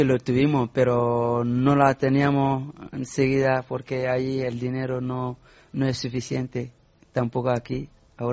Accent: Mali; Spanish is a second language; Pues también soy de Mali.

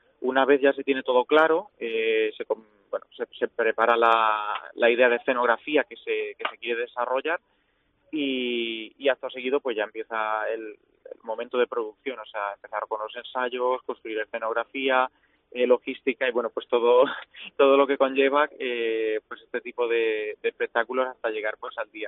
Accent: Albacete, Castilla-La Mancha, Spain; pues yo soy de Albacete y bueno, pues sé que es una ciudad que mueve mucho, se mueve mucho culturalmente

